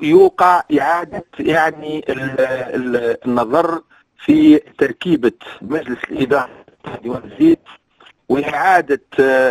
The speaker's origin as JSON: {"language": "Arabic", "country": "Tunisia", "said": "احنا كدولة تونسية"}